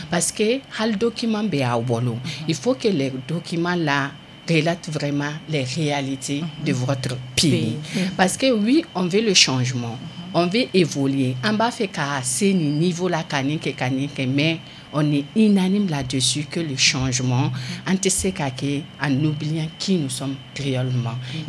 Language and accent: French; Mali; Parce qu'en tant que malien